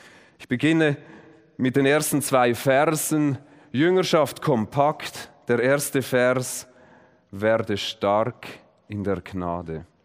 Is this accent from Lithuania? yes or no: no; Effretikon, Zurich, Switzerland; das war noch in Ephretikon, in meiner Heimatgemeinde